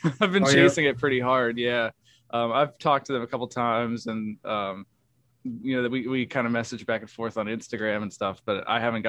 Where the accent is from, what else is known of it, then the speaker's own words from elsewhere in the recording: Wheeling, West Virginia, United States; I'm from here, actually. I live in the same place that I grew up in. I grew up in Wheeling, West Virginia. It's like it's a bigger town for West Virginia, but it's a smaller place, more or less.